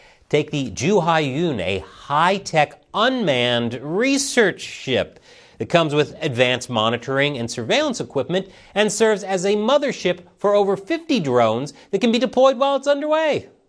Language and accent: English; United States; As an American, it makes me thankful for the Third Amendment